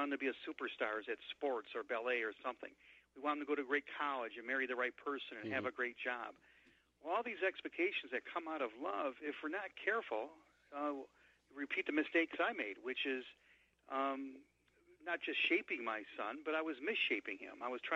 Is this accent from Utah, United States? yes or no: no; Grand Rapids, Michigan, United States; one of the trips we took was to the Gerald Ford Library in Grand Rapids, my hometown, and my father was living there at the time.